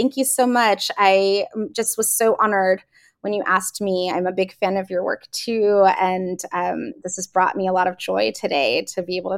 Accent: Saudi Arabia; I grew up in Saudi Arabia as an expat.

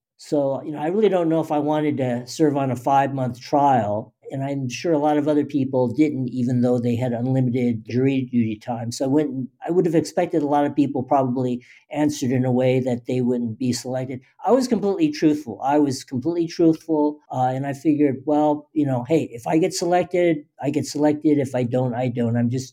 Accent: Los Angeles, California, United States; Yes, I'm a native Angeleno, born and raised in Los Angeles.

